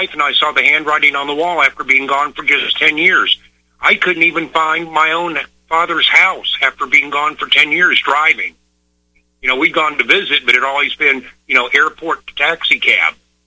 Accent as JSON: {"language": "English", "region": "Florida", "country": "United States", "tie": "born or raised there", "moved": "as an adult", "lives_now": "Missouri Ozarks, United States", "said": "Well, you know, Caesar, I grew up in Florida. And my wife and I, when I got out of the Navy, saw the handwriting on the wall back in 1990. And that's one of two reasons I live where I do in the Missouri Ozarks."}